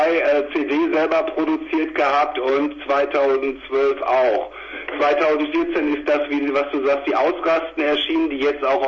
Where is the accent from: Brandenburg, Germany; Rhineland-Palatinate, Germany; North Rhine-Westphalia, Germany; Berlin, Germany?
North Rhine-Westphalia, Germany; Dortmund; Ja, wir kommen aus Dortmund.